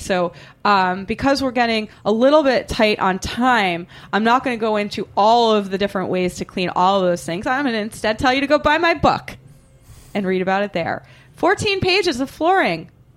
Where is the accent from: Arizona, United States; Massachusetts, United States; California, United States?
Massachusetts, United States; Boston; The first is that I'm from Boston. I don't really have the accent, but I am from Boston.